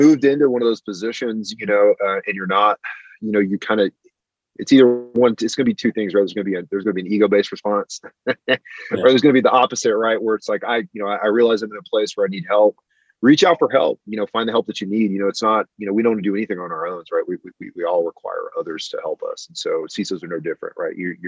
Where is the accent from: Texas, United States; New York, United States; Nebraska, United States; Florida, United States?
Texas, United States; in my hometown in Tejas, there was a small local bank